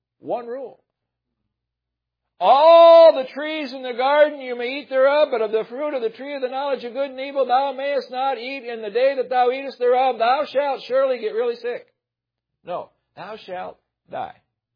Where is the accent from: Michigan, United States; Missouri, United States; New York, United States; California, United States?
Michigan, United States; I grew up in Michigan. I'm not against the South, but I have learned something down here.